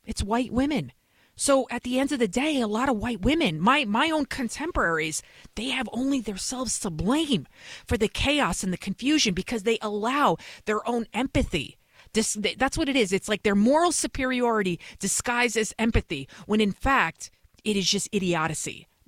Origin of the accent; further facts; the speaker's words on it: New York City, New York, United States; Now, I know I'm a crazy Albanian. I'm from the Bronx.